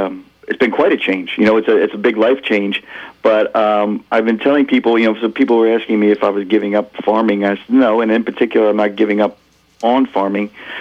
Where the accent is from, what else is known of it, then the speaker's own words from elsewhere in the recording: Pennsylvania, United States; I come from Pennsylvania and have a 27-acre farm in southeastern Pennsylvania, about 60 miles northwest of Philadelphia, just north of the city of Reading.